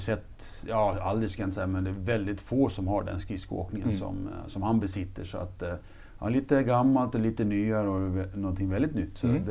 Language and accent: Swedish; Slite, Gotland, Sweden; där jag kommer ifrån, det är inte så känt, har vi en fantastisk badstrand i Slite då.